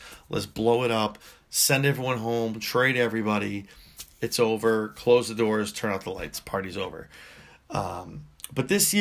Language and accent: English; Brooklyn, New York, United States; born there; I mean, I was born in Brooklyn. I know Yankees fans.